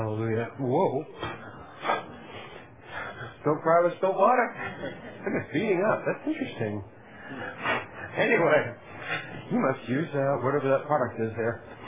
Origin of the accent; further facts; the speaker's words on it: Massachusetts, United States; I was raised conservative Judaism in Massachusetts